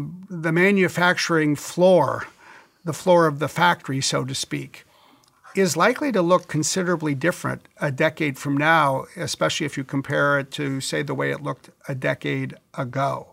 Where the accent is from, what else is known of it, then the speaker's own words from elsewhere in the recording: Wisconsin, United States; I grew up in Wisconsin.